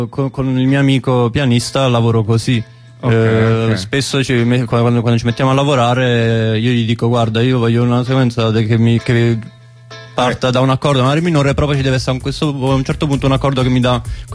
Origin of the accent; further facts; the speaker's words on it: Basilicata, Italy; siamo cresciuti entrambi in Basilicata, nel suo paesino, entrambi da famiglie campane